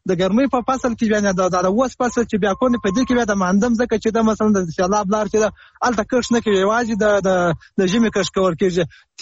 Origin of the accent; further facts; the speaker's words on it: Helmand, Afghanistan; ، د هلمند اولاد